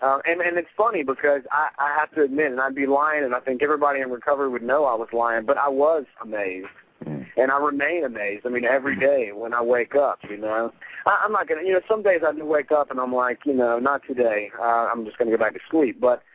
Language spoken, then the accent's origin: English; Columbia, South Carolina, United States; I'm from Columbia, South Carolina. I was born here.